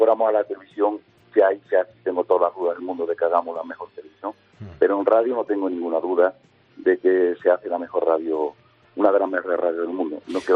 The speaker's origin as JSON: {"language": "Spanish", "region": "Andalusia", "country": "Spain", "tie": "born there", "lives_now": "Mérida, Spain", "said": "Yo soy andaluz de nacimiento, ¿sí? Pero ya sabes, los andaluces estamos en todos sitios."}